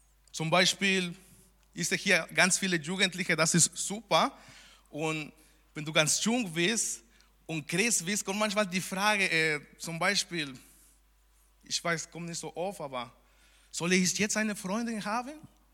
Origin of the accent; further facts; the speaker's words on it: Mexico; German is a second language; moved away; weil ich komme aus Mexiko, ich folge da viele Leute aus Mexiko